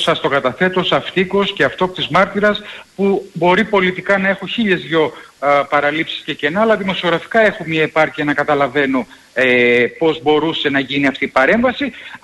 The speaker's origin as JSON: {"language": "Greek", "town": "Thessaloniki", "region": "Central Macedonia", "country": "Greece", "said": "έχω υποχρέωση και ως Θεσσαλονικιός και ως Μακεδόνας και ως άνθρωπος που αγαπάει την προοπτική της ειρήνης"}